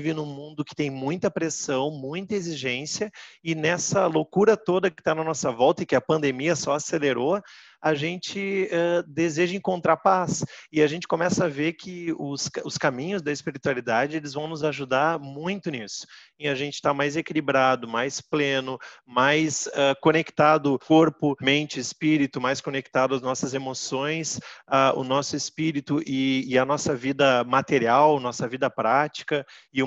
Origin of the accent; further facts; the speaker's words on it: Porto Alegre, Rio Grande do Sul, Brazil; é que eu sou de Porto Alegre, né